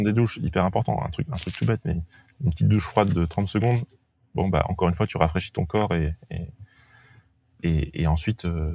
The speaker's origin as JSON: {"language": "French", "region": "Grand Est", "country": "France", "said": "moi, je viens de Lorraine et en Lorraine, les villages, toutes les maisons sont collées"}